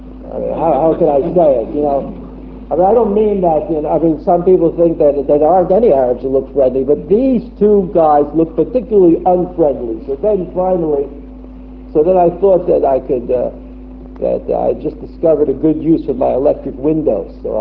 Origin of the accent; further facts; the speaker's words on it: Brooklyn, New York, United States; I grew up in Brooklyn, and we were always running away from those big kids in the schoolyard.